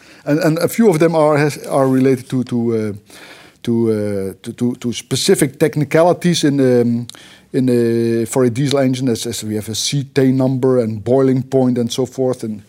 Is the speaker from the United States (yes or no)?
no; Netherlands; English is a second language; it's very close to my hometown in the Netherlands.